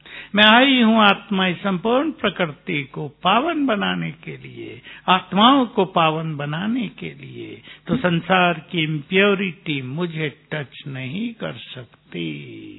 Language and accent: Hindi; Muzaffarnagar, Uttar Pradesh, India; मुजफ्फरनगर जहाँ हमारा native place है